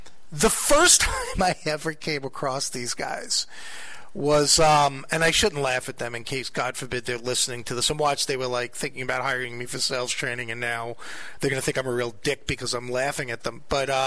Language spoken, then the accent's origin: English; New York, United States; from Long Island, right? Like, I know that's a big shock to you guys. You would never know it by my accent.